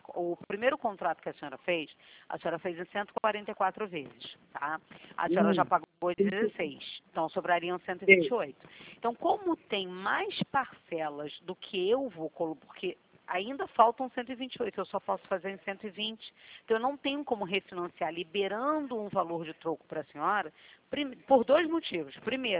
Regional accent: Rio de Janeiro, Brazil; Sou do Rio.

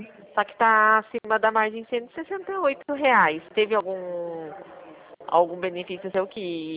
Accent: São Paulo, Brazil; Eu sou do estado de São Paulo, sim.

